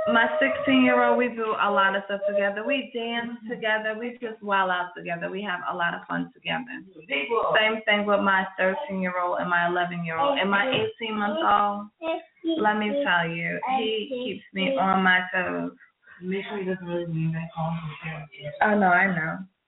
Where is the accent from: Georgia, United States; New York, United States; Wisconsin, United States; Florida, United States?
New York, United States; moved away; I'm from New York. That's, you know, New York is where I'm from.